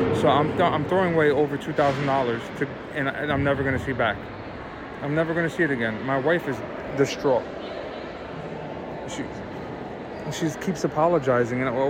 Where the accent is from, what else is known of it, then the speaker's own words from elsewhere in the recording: United States; I'm in Canada right now, so I'm a foreigner in a foreign country. I'm from America